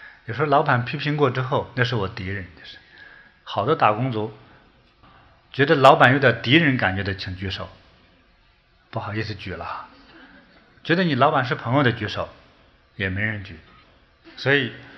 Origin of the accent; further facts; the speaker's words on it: China; 尤其是像我们在中国长大的